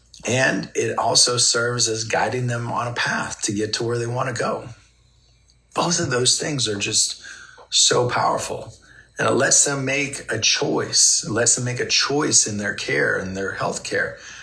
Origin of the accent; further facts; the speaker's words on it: Minnesota, United States; I remember I was in high school, I was 17, and I grew up in Minnesota.